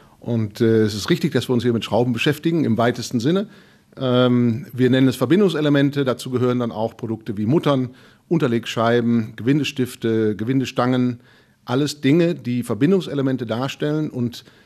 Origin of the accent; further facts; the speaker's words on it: North Rhine-Westphalia, Germany; Ja, ich stamme nicht hier aus der Gegend. Ich bin damals hier hingezogen für Fastbolt. Ich komme ursprünglich auch aus Nordrhein-Westfalen, aber nicht aus dem Westmünsterland. Ich bin hier hingekommen vor 25 Jahren schon.